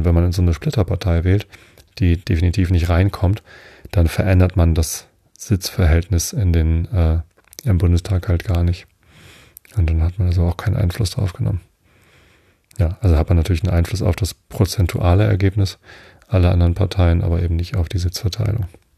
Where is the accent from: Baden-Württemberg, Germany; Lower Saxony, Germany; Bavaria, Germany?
Lower Saxony, Germany; Wistedt; Also ich bin ja in Wisted aufgewachsen. Das gehört auch hier zur Samtgemeinde Tosted.